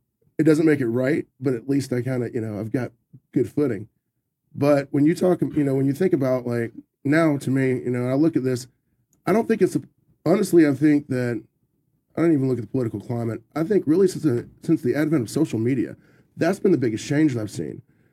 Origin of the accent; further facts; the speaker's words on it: Sherman, Texas, United States; But I grew up in North Texas. I grew up in Sherman, Texas, so I know they existed.